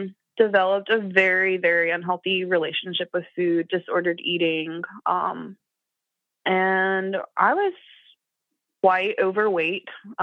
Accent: Appalachia, United States; So like I said, I'm from Appalachia. I don't think I have a very strong accent. I've had some media training, so I've learned to neutralize my accent.

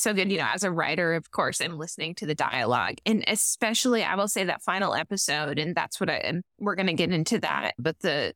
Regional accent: Minnesota, United States; And also, as a Minnesotan watching it, you're like, gosh, these accents are so put upon.

